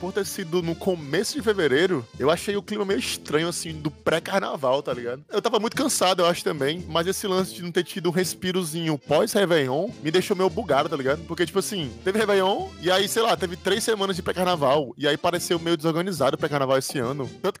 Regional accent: Ceará, Brazil; Eu, como cearense, como é que eu não estudei sobre isso direito na escola, tá ligado?

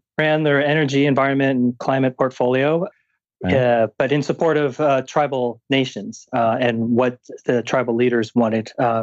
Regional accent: Philippines; No, I'm Filipino.

